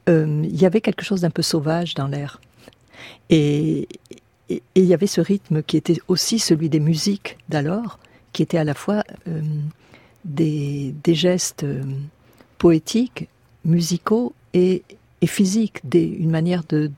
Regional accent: Aix-en-Provence, Provence-Alpes-Côte d'Azur, France; also born or lived in New York; now in Paris, France; quand je suis venue d'Aix-en-Provence à Paris.

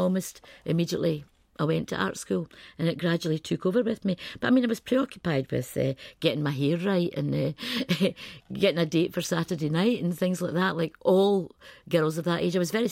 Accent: Scotland, United Kingdom; I am Scottish and that's a big part of my identity.

